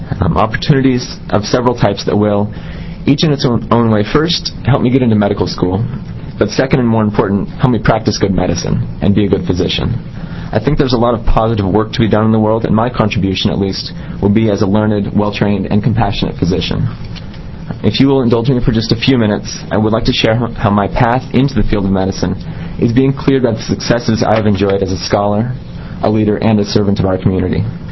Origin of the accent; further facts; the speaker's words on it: Pendleton, Oregon, United States; Definitely different than my experience in Corvallis or my hometown of Pendleton.